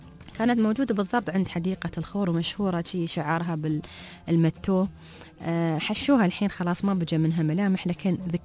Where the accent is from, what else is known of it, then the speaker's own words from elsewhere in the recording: Dubai, United Arab Emirates; عندنا في دبي بالتحديد